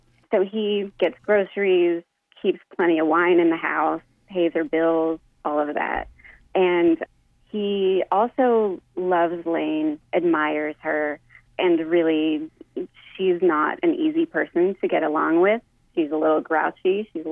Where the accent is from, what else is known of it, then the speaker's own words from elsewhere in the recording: Houston, Texas, United States; I grew up in Houston, but I grew up raised by a New Orleanian and going back and forth on I-10 just all the time.